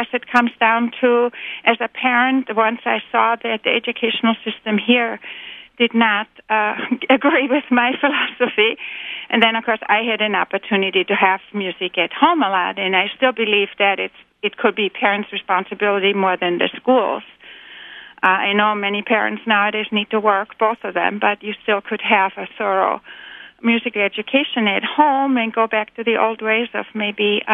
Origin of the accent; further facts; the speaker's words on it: Vienna, Austria; I grew up in Europe, in Vienna, Austria, and although it was stressful times post-Second World War, we still had a very thorough background in music and the arts